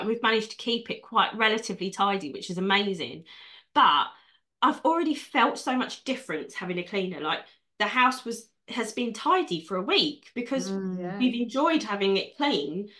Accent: London, United Kingdom; because I grew up in North London, so my bus pass could get me all around London.

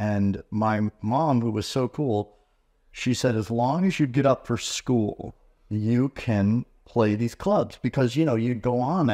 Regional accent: Michigan, United States; Yes, I was born in Michigan, and it was, you know, a lot of people have like, oh, I had such a tough life. I had a great life. I grew up on the lake and everything like that.

